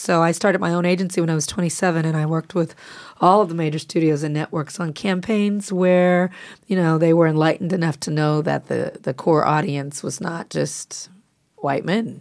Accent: Los Angeles, California, United States; because I'm from South Central L.A., Compton area.

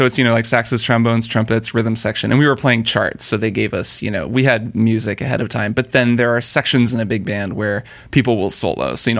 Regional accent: Bloomington, Indiana, United States; I went back to my hometown of Bloomington, Indiana to play in an alumni jazz band from my old high school.

